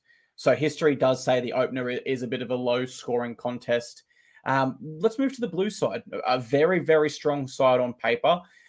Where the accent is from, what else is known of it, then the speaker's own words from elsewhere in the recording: Queensland, Australia; very, very exciting as a Queenslander, if I do say so myself.